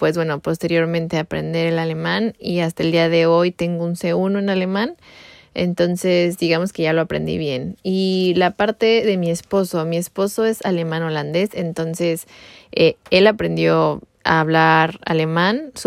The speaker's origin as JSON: {"language": "Spanish", "country": "Mexico", "said": "yo soy mexicana y mi esposo es alemán-holandés. Entonces, bueno, yo hablo español e inglés desde que estoy pequeña."}